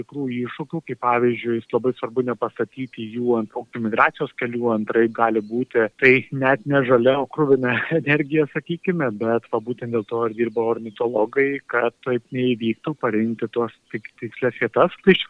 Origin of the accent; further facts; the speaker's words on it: Kaunas County, Lithuania; augau Jonavos rajone, tokiam miškų apsuptame kaime, kur tikrai nebuvo ir daug vaikų. Taip pat mano tėtis buvo miškininkas, vasaras leidau pas senelius Merkinėje, Dzūkijoje, kurią be proto myliu.